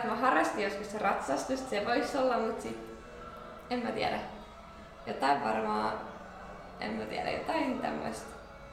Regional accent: Salo, Southwest Finland, Finland; Mä oon salolainen, kohta turkolainen, 16-vuotias salolainen.

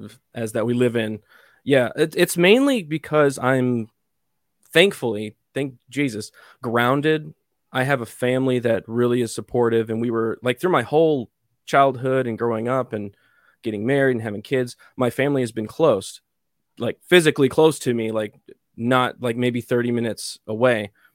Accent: San Angelo, Texas, United States; also born or lived in Austin; I was originally born in Austin, the mm-hmm. crazy hippie town. Originally it used to be a crazy hippie town. Now it's a communist town. And I was only there for like a year or so of my life. And then I moved to West Texas, where my family was originally from, San Angelo.

